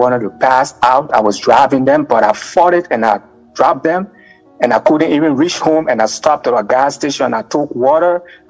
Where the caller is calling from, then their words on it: Fort Worth, Texas, United States; I'm calling from Fort Worth, Texas.